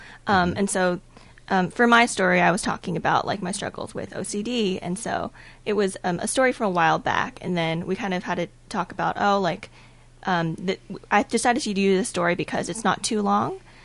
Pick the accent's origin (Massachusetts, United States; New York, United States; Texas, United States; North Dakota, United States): Texas, United States; I'm from Texas.